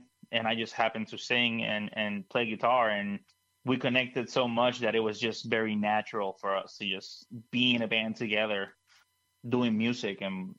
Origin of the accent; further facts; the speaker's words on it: Puerto Rico; now in United States; I grew up born and raised in Puerto Rico, and then I moved to the States